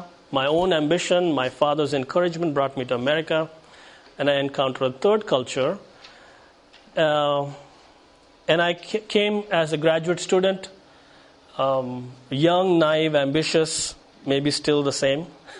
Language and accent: English; New Delhi, Delhi, India; I grew up speaking in Hindi, which is the language of the people around me. All my friends spoke Hindi in school in the city of New Delhi. My parents at home always spoke in Tamil with one another.